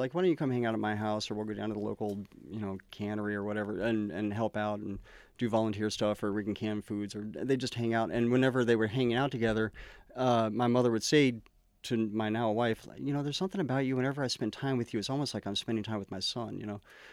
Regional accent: North Carolina, United States; Kind of all over down south, mostly. You know, I predominantly North Carolina. Mm-hmm. My family, we lived in South Carolina when I was very young, and my mother and her side of the family is from Alabama.

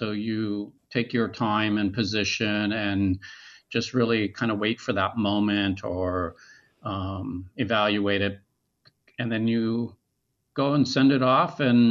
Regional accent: Bismarck, North Dakota, United States; I grew up in Bismarck for the most part

